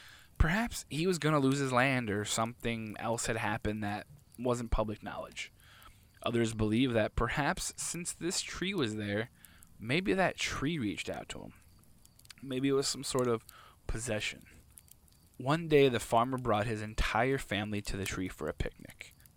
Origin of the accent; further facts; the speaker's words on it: New Jersey, United States; This week, we are heading into the Garden State and exploring the homeland, New Jersey. This is the place that I grew up in.